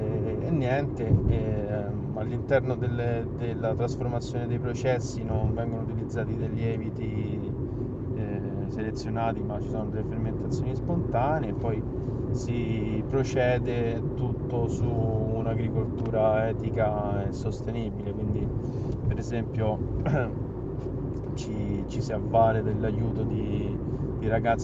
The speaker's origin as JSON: {"language": "Italian", "town": "Rome", "region": "Lazio", "country": "Italy", "tie": "born there", "lives_now": "Pisa, Italy", "said": "sono nato a Roma e adesso vivo in Toscana, precisamente a Pisa"}